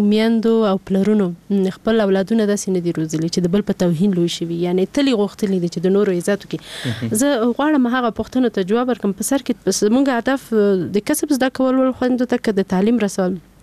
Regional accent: Paktia, Afghanistan

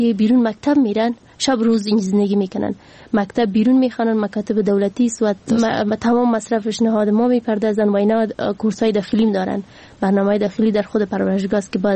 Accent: Nangarhar, Afghanistan; من از ولایت ننگرهار میباشم

